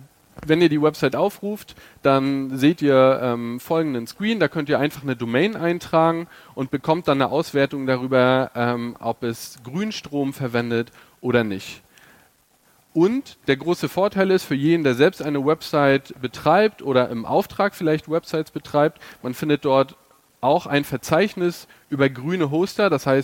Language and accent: German; Schwerin, Mecklenburg-Vorpommern, Germany; ich komme aus Schwerin